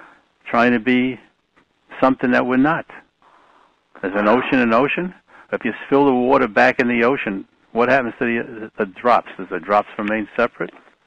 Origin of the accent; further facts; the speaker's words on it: Bronx, New York, United States; I grew up in the Bronx, and I was not a very trusting person.